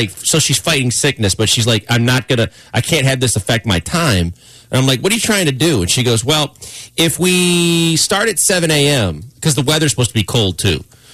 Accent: Wisconsin, United States; Yeah, and I'm from America's Dairyland, so that doesn't work out real good.

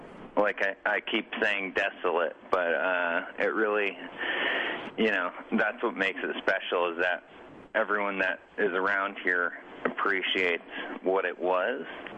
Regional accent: Connecticut, United States; I didn't grow up around here. I grew up in Connecticut, but I've been coming here since I was a little kid.

